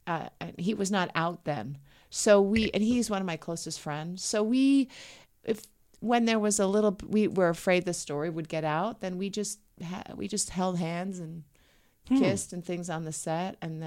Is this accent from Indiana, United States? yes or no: no; Connecticut, United States; I grew up in Connecticut. We never even thought about breasts.